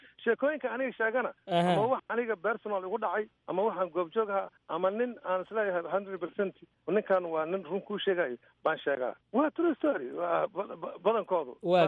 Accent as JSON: {"language": "Somali", "region": "Banaadir", "country": "Somalia", "tie": "born or raised there", "said": "saaxiibnahay yaraanteeni waxaan ka nimid sugunta liido waa meeshii mintaqaanaa curuba laga dhisay"}